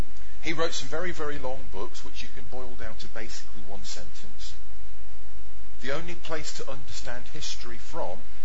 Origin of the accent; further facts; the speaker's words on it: Scotland, United Kingdom; Even as a Scotsman, I can't miss that one.